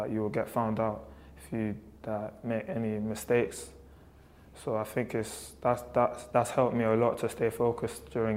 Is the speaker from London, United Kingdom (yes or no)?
yes; Brixton, London, United Kingdom; I actually grew up in Brixton. Yeah, I grew up in Brixton when I was younger, and then I've been moving houses. I moved from Croydon, Fulton Heath, but now I live in West Norwood.